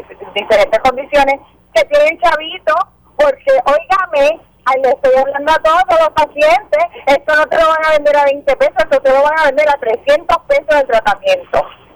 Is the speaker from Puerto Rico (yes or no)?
yes; Puerto Rico; nosotros somos puertorriqueños